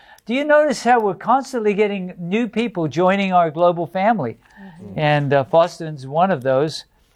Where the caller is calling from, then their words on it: South Africa; I'm from South Africa, and I watch it on my free-to-air decoder.